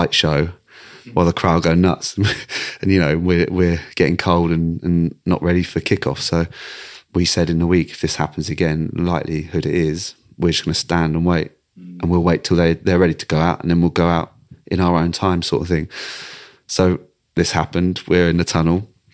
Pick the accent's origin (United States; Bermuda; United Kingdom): United Kingdom; England; they probably see me as that person who epitomizes being English, I guess, shaved head, loud, aggressive, loves playing for England